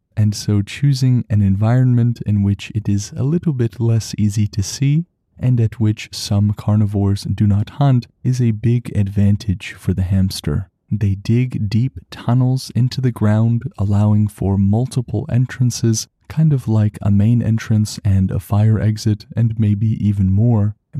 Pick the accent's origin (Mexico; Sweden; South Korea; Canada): Canada; as a Canadian, I understand there is not much to do here except study moose and hamsters.